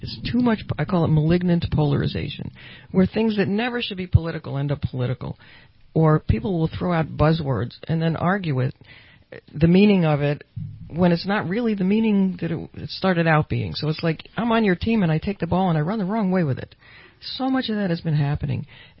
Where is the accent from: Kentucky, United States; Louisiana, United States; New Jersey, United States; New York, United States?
New York, United States; I mean, I grew up in New York, and I knew about